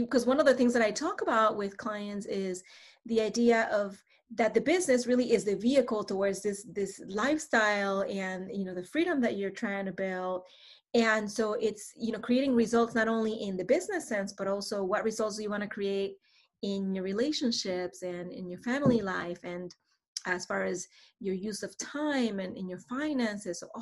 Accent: Panama; now in Portland, United States; So I am originally from Panama

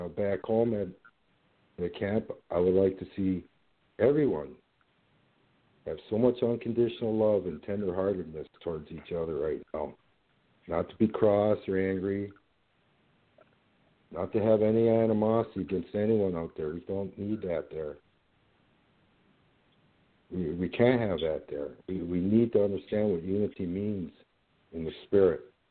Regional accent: Rosebud, South Dakota, United States; And I'm from Rosebud, South Dakota.

